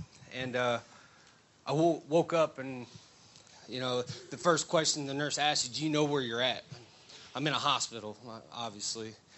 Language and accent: English; Charlotte County, United States; I'm 34. I'm from Charlotte County, born and raised.